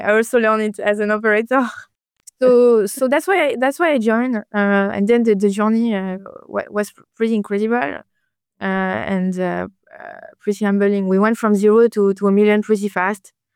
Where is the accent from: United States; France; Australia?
France; I grew up in France. And I know that in France, where I'm coming from